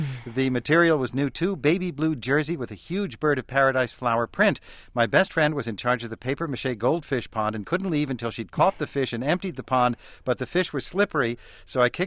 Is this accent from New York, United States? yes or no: yes; New York, United States; Yeah, well, I grew up in New York, and the big thing was the prom.